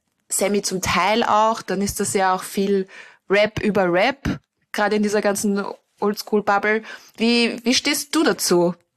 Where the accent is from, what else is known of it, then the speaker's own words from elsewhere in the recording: Vienna, Austria; now in Berlin, Germany; dass du jetzt in meiner Heimat sitzt und ich in deiner, aber du auch sehr lange Wahlberliner warst, wie ich gerade.